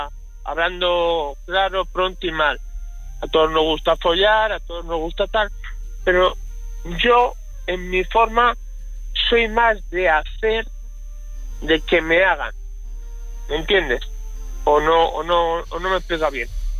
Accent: Spain; Yo soy español, ella es ecuatoriana.

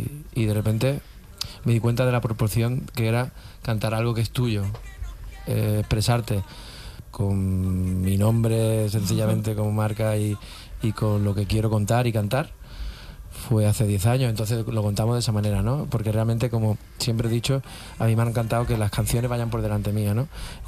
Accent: Andalusia, Spain; es de las más bonitas que me pueden dar en la vida como andaluz que soy

